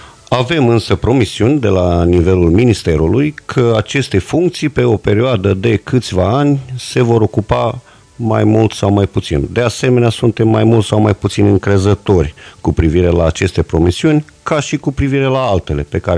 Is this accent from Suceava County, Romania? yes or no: yes; Suceava, Suceava County, Romania; Da, sunt sucevean, sunt din municipiul Suceava